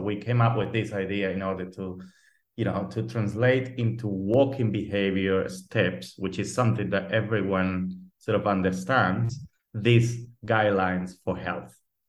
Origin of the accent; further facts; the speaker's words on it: Spain; I've been in many places actually. So been in Australia, New Zealand, Denmark, Portugal, and now back into my home country, which is Spain.